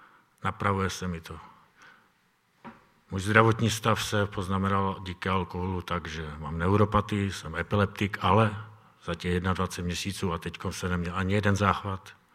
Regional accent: Ostrava, Moravian-Silesian Region, Czechia; now in Poštovice, Czechia; přijel jsem z Ostravy. Jsem teda z Poštovic, ale pocházím z Ostravy, asi víte, jak mluvím krátce.

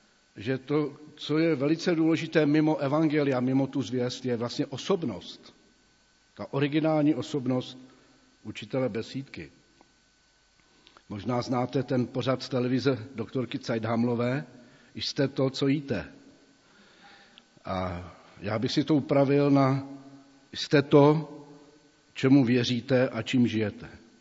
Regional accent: Zlín, Zlín Region, Czechia; protože jsem vyrůstal v besídce ve Zlíně

